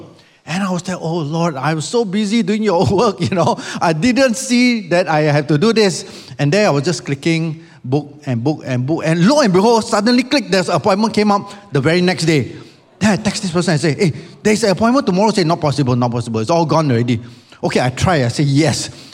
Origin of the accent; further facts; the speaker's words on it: Malaysia; now in Singapore; The last time I was here, I was actually a Malaysian. But today, I'm here as a Singaporean.